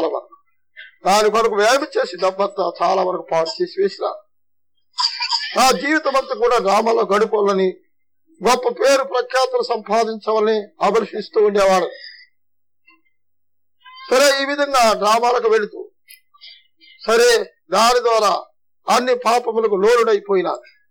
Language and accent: Telugu; Kavuru, Andhra Pradesh, India; మాది గుంటూరు తాలూకా, గుంటూరు జిల్లా బాపట్ల తాలూకా స్టువర్ట్పురం గ్రామాలకు సమీపమున కావూరు వారపల్లిమైన గ్రామాలకు చెందినటువంటి వారు. నేను ఒక లోతర విషయం క్రైస్తవుడు.